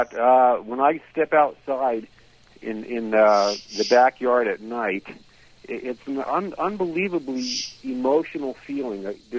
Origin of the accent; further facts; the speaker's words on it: New Jersey, United States; But anyway, I grew up in New Jersey, hot, muggy New Jersey, mm-hmm. in a suburban area in the 60s and 70s.